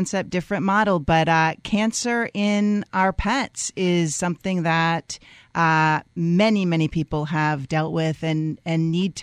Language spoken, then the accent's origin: English; Florida, United States; So I grew up here in South Florida and went away for many years to do my training and just love South Florida